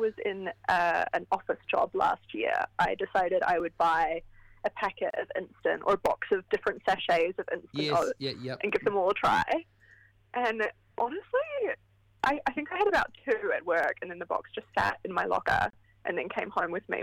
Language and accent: English; Ireland; I'm Irish.